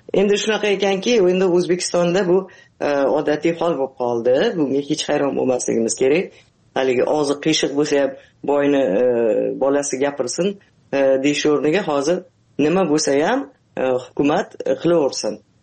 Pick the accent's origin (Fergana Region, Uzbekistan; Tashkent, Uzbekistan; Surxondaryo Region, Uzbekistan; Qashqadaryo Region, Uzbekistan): Tashkent, Uzbekistan; Men Toshkentda tug'ilib o'sganman, ha, Toshkentda.